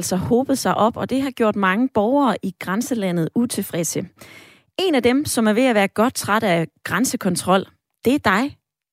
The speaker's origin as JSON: {"language": "Danish", "region": "Region of Southern Denmark", "country": "Denmark", "said": "Og som sønderjyde, så kører jeg altså tit over grænsen, og der er ingen kø."}